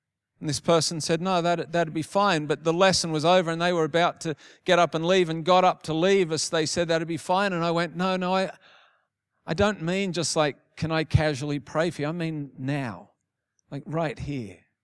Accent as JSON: {"language": "English", "country": "New Zealand", "said": "I'm from New Zealand."}